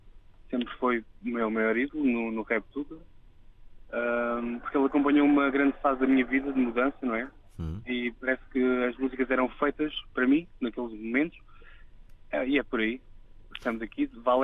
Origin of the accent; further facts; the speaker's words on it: Torres Vedras, Lisbon, Portugal; Eu sou de Torres Vedras, vivi a maior parte da minha vida em Santa Cruz.